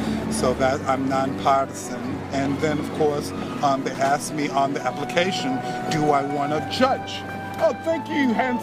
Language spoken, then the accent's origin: English; Brooklyn, New York, United States; I'm from Manhattan, but I lived in Yonkers, and I'm mostly from Brooklyn. I never lived in the Bronx. I lived in Queens.